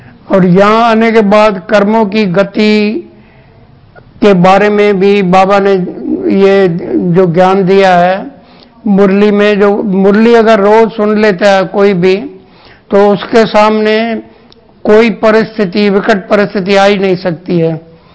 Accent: Ajmer, Rajasthan, India; मैं अजमेर का ही रहने वाला हूं।

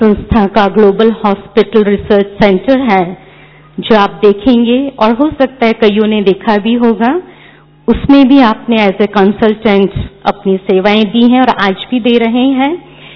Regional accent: Indore, Madhya Pradesh, India; मैं खुद इंदौर से बिलोंग करती हूं

